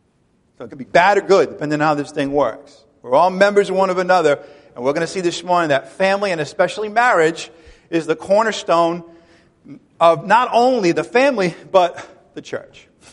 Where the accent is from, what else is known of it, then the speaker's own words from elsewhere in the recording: Ireland; I'm Irish. I get the whole turn of the bottle thing, all right? I had a family that majored in it.